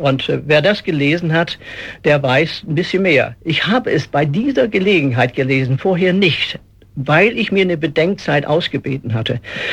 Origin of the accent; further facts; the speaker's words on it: Lower Saxony, Germany; Ich komme aus Ostfriesland. Ein Ostfriese, der gibt nicht auf.